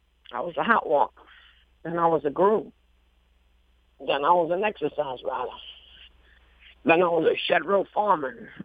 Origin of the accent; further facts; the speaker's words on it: New Orleans, Louisiana, United States; now in Chicago, United States; Born and raised in New Orleans. Living in Chicago over 30 years.